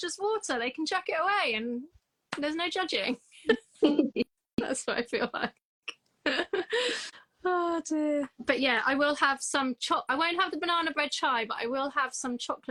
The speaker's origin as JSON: {"language": "English", "region": "England", "country": "United Kingdom", "said": "No, I'm an English person that doesn't drink tea."}